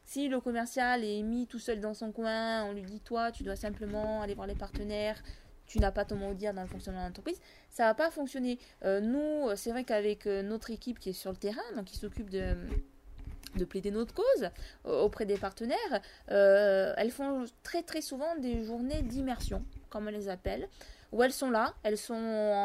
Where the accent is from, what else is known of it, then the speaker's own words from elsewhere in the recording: Corsica, France; je suis Corse, je vais pas dénigrer mes compatriotes